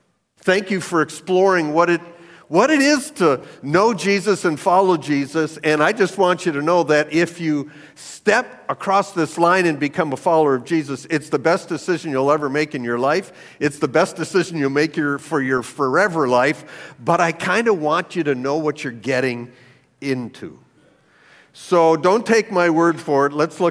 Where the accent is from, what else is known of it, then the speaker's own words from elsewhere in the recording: Ontario, Canada; I'm from Canada. I grew up 20 minutes away from that lake that's been in the news in the last couple of weeks, right? I grew up in Ontario.